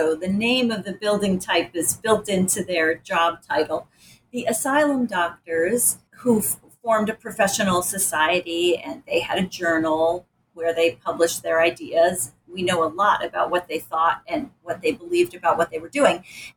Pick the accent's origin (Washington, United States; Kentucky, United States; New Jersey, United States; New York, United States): New York, United States; Rochester; born or raised there